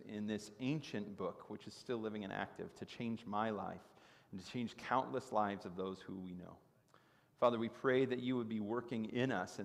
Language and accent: English; Chicago, Illinois, United States; But I'm from Chicago, so I root for my Chicago teams.